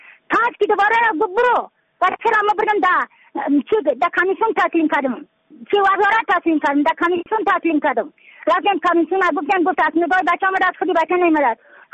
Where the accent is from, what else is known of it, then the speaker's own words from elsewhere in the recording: Badakhshan, Afghanistan; از بدخشان هستم، مرکز بدخشان